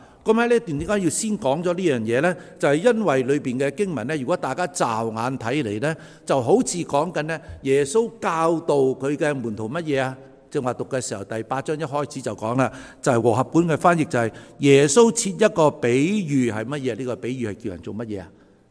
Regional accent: Hong Kong; 好似我哋香港人嚟嘅咧，都知道咩叫太平绅士啦

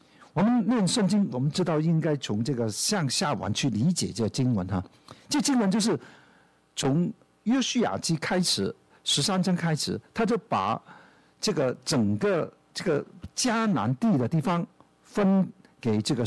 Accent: Hong Kong; accent: Hong Kong; Chinese is a second language; 我们从香港过来的普通话都多半都念得不好，我是其中一个

